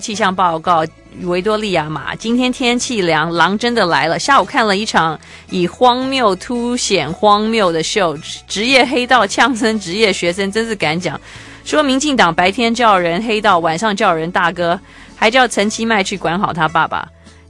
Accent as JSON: {"language": "Chinese", "country": "Taiwan", "said": "我本来就不是，我是台湾人"}